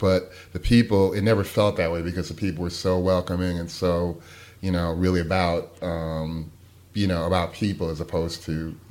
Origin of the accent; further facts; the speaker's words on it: Guilford, Connecticut, United States; It's pretty much, if I go back to my hometown, which is Guilford, Connecticut, actually, where I grew up, it's pretty much the same place that I left